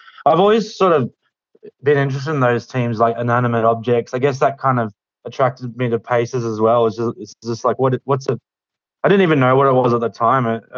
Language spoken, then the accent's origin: English; Brisbane, Queensland, Australia; and I'm originally from Brizzy, so the cold, yeah, I really do feel it, you know.